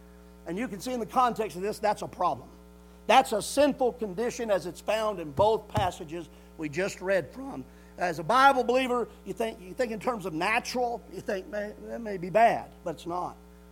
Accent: Appalachia, United States; I was raised in the South. And I'm not talking about the deep South. We're in the Appalachian. I love the Appalachian area. This is home.

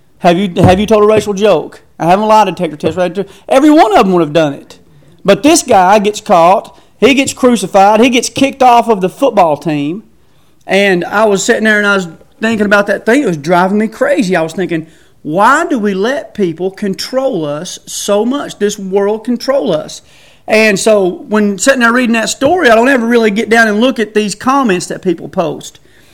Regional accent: United States; Now, as a growing up in America here, and you sit there and you begin to listen, your mind is shaped by your environment

